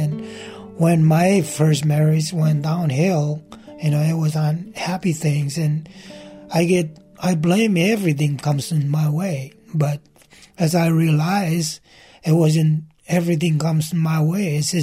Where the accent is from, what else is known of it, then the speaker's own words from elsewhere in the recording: Colorado, United States; As you mentioned, you know, we grew up together in Colorado.